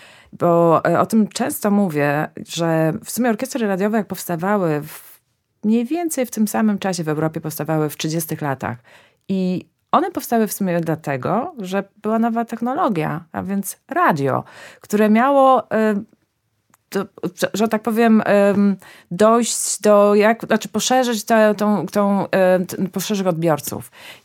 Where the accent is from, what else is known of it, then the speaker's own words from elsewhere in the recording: Głogów, Lower Silesian Voivodeship, Poland; also born or lived in Wrocław / Warsaw; urodziłam się w Głogowie i Wrocław, to są moje regiony, a później oczywiście Warszawa.